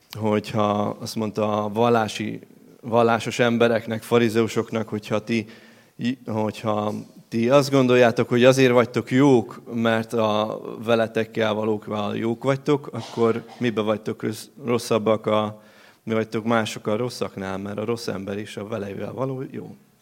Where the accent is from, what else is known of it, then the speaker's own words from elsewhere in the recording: Budapest, Hungary; Meséltem, hogy a 8. kerületben nőttem fel Budapesten